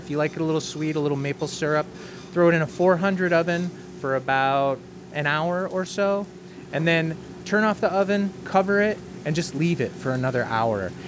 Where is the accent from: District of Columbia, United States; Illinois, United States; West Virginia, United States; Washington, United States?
Illinois, United States; Chicago; I grew up in Chicago. I was a meat-eating kid, pretty normal.